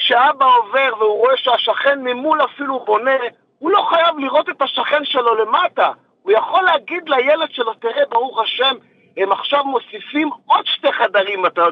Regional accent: Bnei Brak, Tel Aviv District, Israel; אני גדלתי בבני ברק

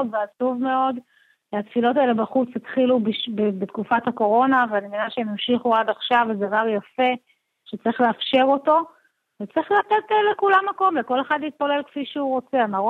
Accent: Tel Aviv, Tel Aviv District, Israel; אני תל אביבית, נולדתי פה, גדלתי פה, ההורים שלי גדלו פה, ואני גרה בשכונה, בצפון תל אביב, שכונה ליברלית

